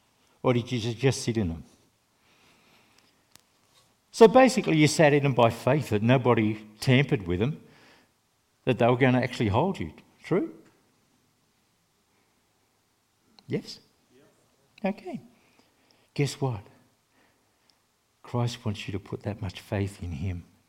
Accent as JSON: {"language": "English", "country": "Australia", "said": "he's a guy I had a lot of respect for, believe it or not, as an Australian, was John Kennedy."}